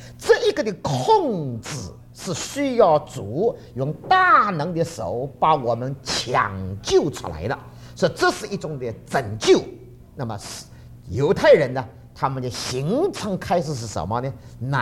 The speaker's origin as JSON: {"language": "Chinese", "country": "Taiwan", "said": "我们从台湾来的哈，对着"}